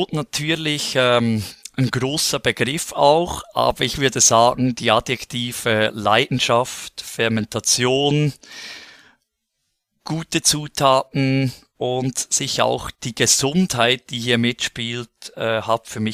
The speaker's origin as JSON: {"language": "German", "region": "Central Switzerland", "country": "Switzerland", "tie": "born or raised there", "also_born_or_lived": "Canton of Bern", "accent": "Central Swiss", "said": "Mein Dialekt, den kann ich nicht verstecken. Ja, Zentralschweiz, Nähe Luzern, Zug bin ich zu Hause. Sprich, mittlerweile aufgewachsen im Kanton Bern. Aber dann mal der Liebe geschuldet, hier sesshaft geworden. Und ja, genau, da bin ich her"}